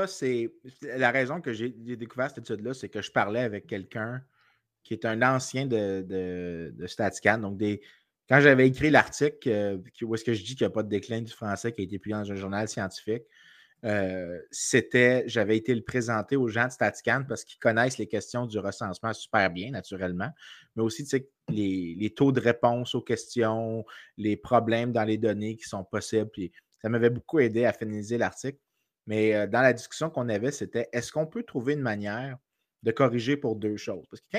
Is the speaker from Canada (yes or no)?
yes; Montreal, Quebec, Canada; c'est ça, je suis de Montréal. C'est-tu pas la preuve ultime que je suis de Montréal?